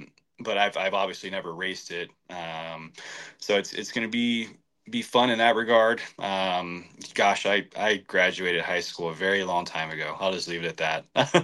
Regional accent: Iowa, United States; especially growing up in Iowa and being able to go back to the hometown and do some racing.

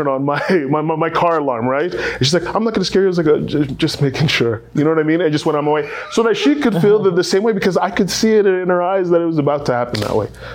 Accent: Arizona, United States; Because here, it's like, I'm from Arizona, and Arizona is like Utah.

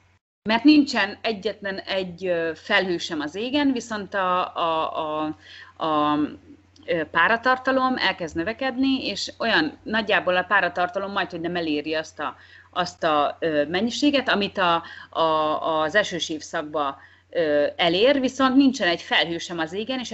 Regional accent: Hungary; now in Vanuatu; Mert ugye én Magyarországról jöttem egy olyan kultúrából, ahol a fizikai munka az tulajdonképpen nem egy közkedvelt.

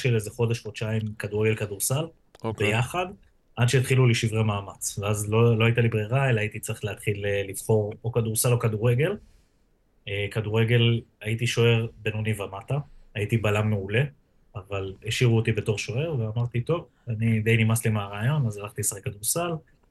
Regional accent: Eilat, Southern District, Israel; born there; אני בן 31, נולדתי באילת, להורים גרושים, לפרט ואלברט.

